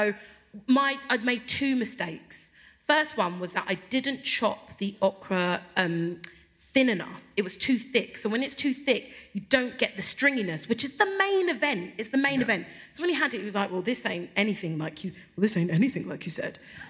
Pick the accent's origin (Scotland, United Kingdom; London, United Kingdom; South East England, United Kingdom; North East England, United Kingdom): London, United Kingdom; Peckham; I am Nigerian in terms of my parents and culturally how I was brought up. I was brought up in Peckham where there was a lot of other Nigerian West African people.